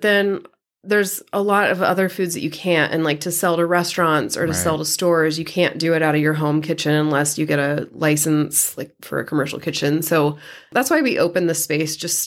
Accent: Midwest, United States; I'm from the Midwest, and so we would drive through there on our way to New Orleans.

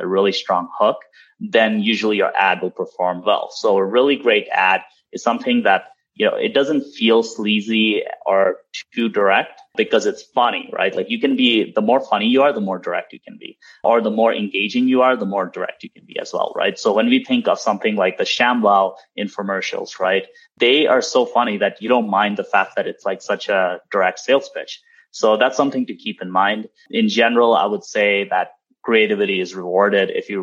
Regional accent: Toronto, Ontario, Canada; So I'm from Toronto, Canada.

